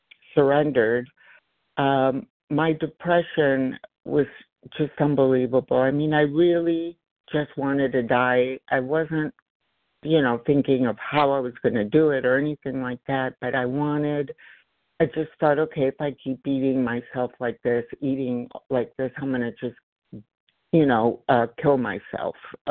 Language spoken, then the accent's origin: English; Los Angeles, California, United States; I am from Los Angeles.